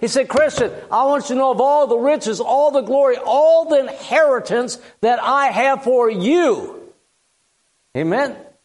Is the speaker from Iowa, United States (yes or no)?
yes; Mason City, Iowa, United States; I grew up in Mason City, Iowa. I never want to see another winter in my life.